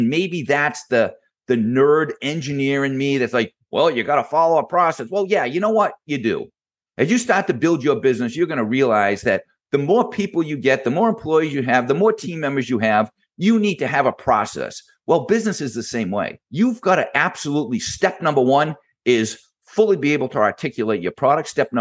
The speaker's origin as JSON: {"language": "English", "town": "Boston", "region": "Massachusetts", "country": "United States", "said": "I am from Boston and I love all of my Boston sports."}